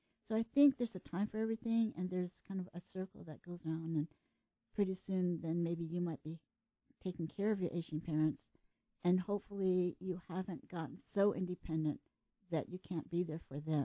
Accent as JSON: {"language": "English", "region": "Tokyo", "country": "Japan", "tie": "born or raised there", "said": "Probably growing up in Tokyo is considered a pretty safe place."}